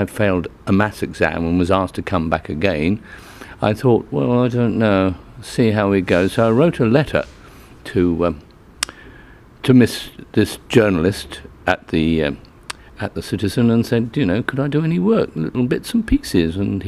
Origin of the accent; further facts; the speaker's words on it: London, United Kingdom; born there; also born or lived in Gloucestershire, United Kingdom; I'm a Londoner by birth, but lived in Gloucestershire for a long time.